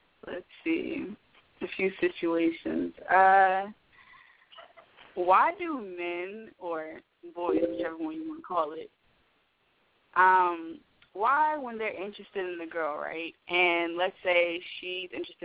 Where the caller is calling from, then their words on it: Philadelphia, Pennsylvania, United States; I'm calling from Philadelphia.